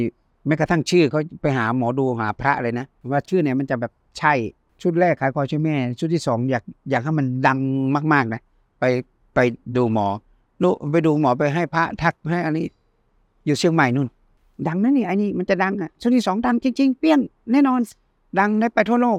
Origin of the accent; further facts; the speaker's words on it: Nikhom Kham Soi, Mukdahan, Thailand; ป็นอำเภอนิคมคำสร้อยอำเภอผม